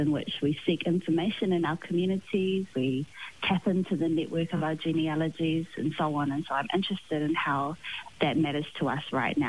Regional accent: New Zealand; I grew up in New Zealand.

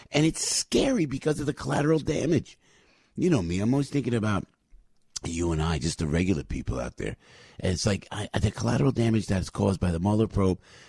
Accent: United States; I come before the microphone this morning embarrassed as an American because of the Democratic Party.

